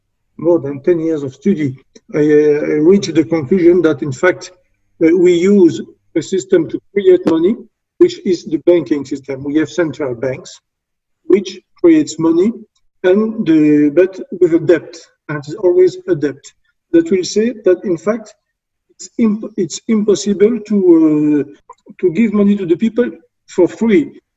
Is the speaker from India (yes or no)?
no; Belgium; I'm from Belgium. I'm 60 years old.